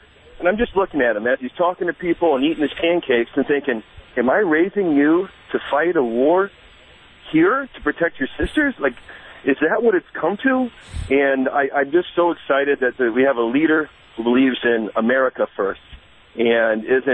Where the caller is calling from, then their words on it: Indianapolis, Indiana, United States; I'm actually out of Indianapolis. I'm listening on an app.